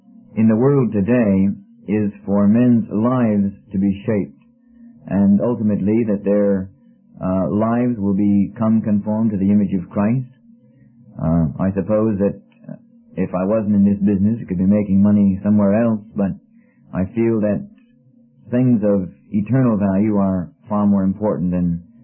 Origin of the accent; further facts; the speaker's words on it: Wheaton, Illinois, United States; born there; I was born in around Wheaton, Illinois, 1938.